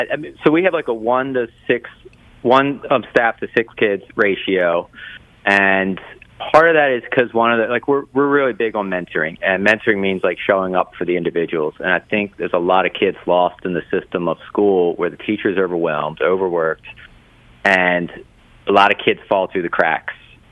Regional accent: Baltimore, Maryland, United States; Most kids I knew went to college, and I grew up in Baltimore

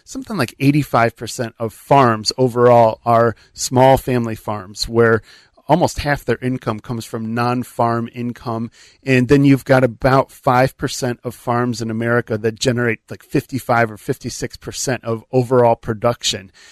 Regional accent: Illinois, United States; I'm 41. I grew up in the Chicago area

